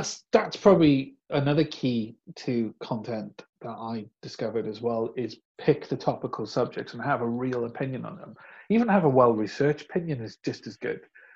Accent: Wales, United Kingdom; accent: Welsh; because they don't understand my Welsh accent mostly.

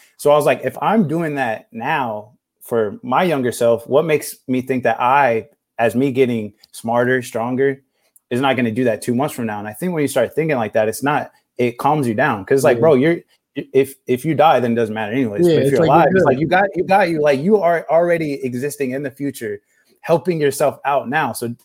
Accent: Indiana, United States; also born or lived in Texas; Basically, we grew up in Indiana with him from the time I was in second grade to like sixth or seventh.

